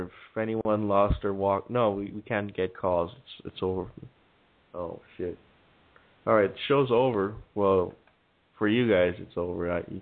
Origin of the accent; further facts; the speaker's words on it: Los Angeles, California, United States; I grew up in America, I grew up in Los Angeles, and the radio played American music